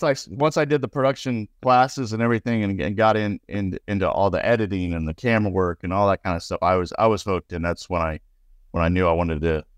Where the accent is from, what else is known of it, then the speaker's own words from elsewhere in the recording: Indiana, United States; now in Florida, United States; But I grew up in Indiana until I was 13, and I always wanted to go to IU.